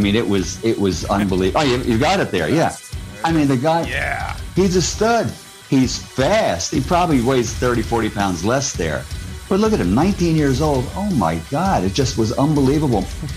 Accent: Philadelphia, Pennsylvania, United States; There's I'm an Eagles fan, born and raised in Philly and everything.

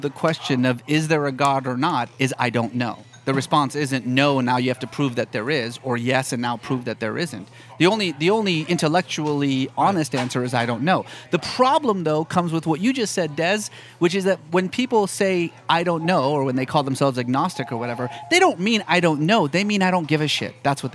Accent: Iran; born or raised there

